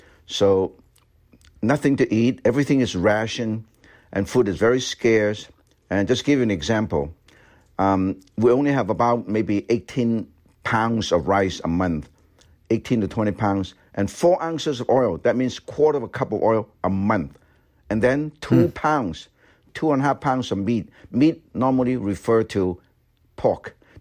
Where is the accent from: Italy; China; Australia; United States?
China; Guangzhou, Guangdong; I was born and raised in Guangzhou, China. When I was growing up, Guangzhou is only about 1.6 million people.